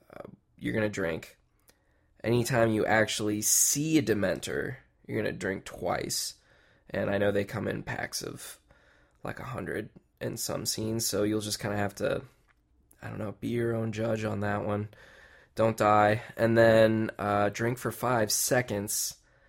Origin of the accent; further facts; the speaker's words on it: Texas, United States; But I'm from Texas, and we do the long A.